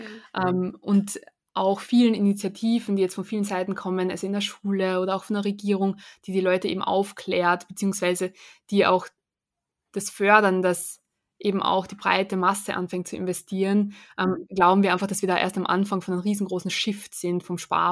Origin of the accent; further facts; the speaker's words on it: Austria; Also ich selbst bin ja Österreicherin